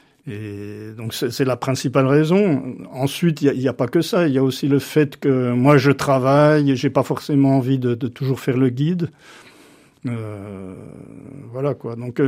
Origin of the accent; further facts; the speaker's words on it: Jura, Switzerland; j'ai passé quasiment toute ma vie dans le Jura suisse. Donc, certains croient que je suis franc-comtois ou belge, je sais pas. Non, je suis suisse d'adoption. Donc j'ai les deux nationalités parce que je suis né quand même à Paris.